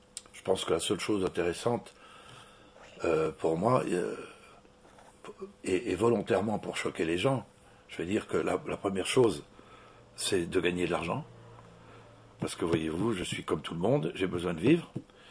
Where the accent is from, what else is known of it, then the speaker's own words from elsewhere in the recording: Spain; moved away; quand je suis arrivé d'Espagne, je chantais des chansons du folklore que je n'avais pas composées